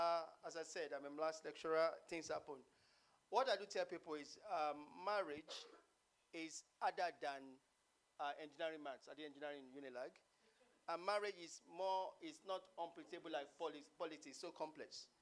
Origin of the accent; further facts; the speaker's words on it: Remo, Ogun, Nigeria; In my village, I'm from Remo.